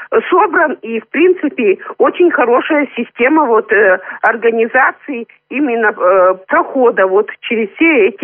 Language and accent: Russian; Russia; Я, конечно, россиянка, мне это очень нравится